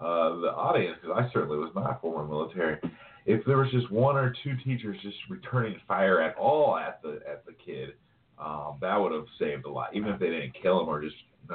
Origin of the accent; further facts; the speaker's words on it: Colorado, United States; I grew up in Jefferson County and played against a bunch of kids that, you know, from Columbine, we'd play them in baseball and football all the time in Colorado.